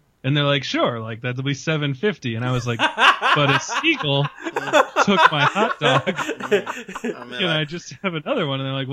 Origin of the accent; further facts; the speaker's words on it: United States; As an American man who has no concept of still really what this is.